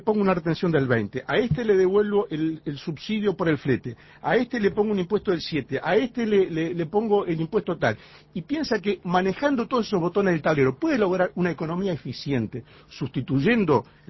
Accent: Uruguay; Nosotros somos periodistas uruguayos que estamos analizando un tema argentino.

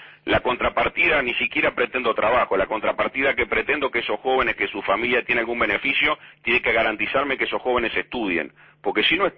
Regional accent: Uruguay; como uruguayo

